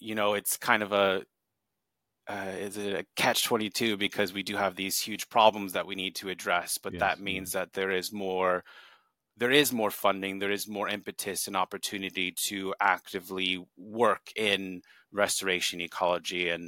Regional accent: Washington, District of Columbia, United States; I'm from America, Washington, D.C. We've got a great zoo there, Smithsonian Zoo.

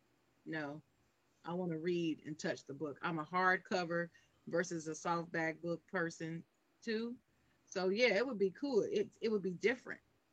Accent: Ohio, United States; Got to represent the Buckeye State. He's from Columbus, Ohio, an hour from my hometown.

